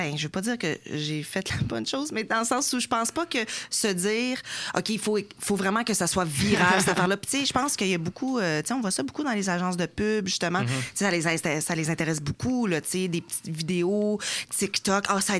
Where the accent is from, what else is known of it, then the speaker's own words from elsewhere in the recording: Quebec, Canada; accent: Lac-Saint-Jean; moi, j'arrive du Lac-Saint-Jean, j'ai un gros accent, j'ai les cheveux noirs.